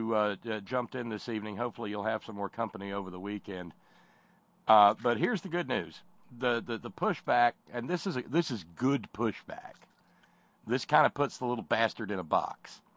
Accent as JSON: {"language": "English", "country": "Russia", "accent": "Russian", "said": "they don't have to talk with heavy accent like my stupid Russian accent."}